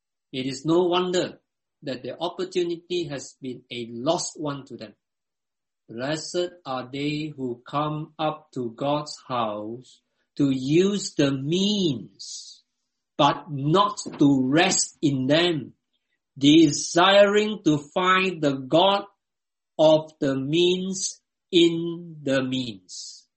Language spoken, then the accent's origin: English; Singapore; in some countries like my home country, Singapore, going for Sunday worship, I observe, has become a fashion, particularly for the younger generation.